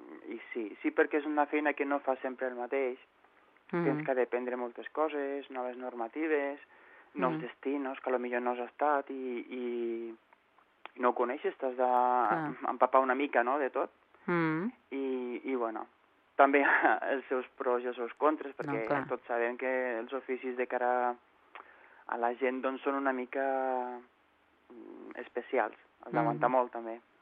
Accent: Tarragona, Catalonia, Spain; Però sóc de Tarragona.

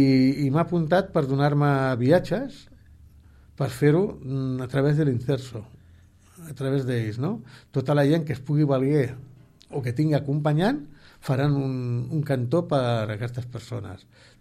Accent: Tarragona, Catalonia, Spain; dic, escolti, dic, però jo sóc de Tarragona.

